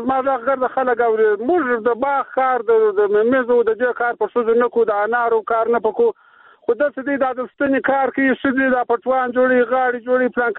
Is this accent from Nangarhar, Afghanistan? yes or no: no; Kandahar, Afghanistan; دغه د باغو کار دا موږ د کندهار خلکو نه دی پکړي